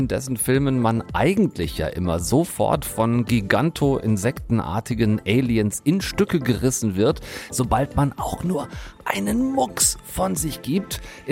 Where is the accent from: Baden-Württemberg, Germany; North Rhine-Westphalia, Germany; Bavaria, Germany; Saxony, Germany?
North Rhine-Westphalia, Germany; große Teile meiner Kindheit und Jugend am Theater verbracht